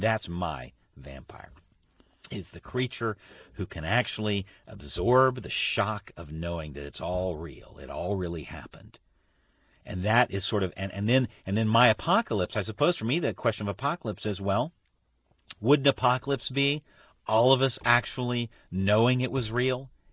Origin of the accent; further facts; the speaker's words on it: United States; And I think for me particularly as an American, I feel like we have created a world in which we're always looking forward